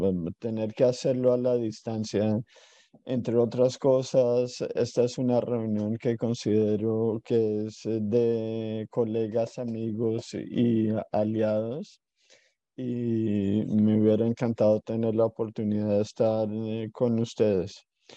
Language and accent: Spanish; Colombia; como colombiano a Pacho de Rú, con quien todos los colombianos tenemos una deuda innombrable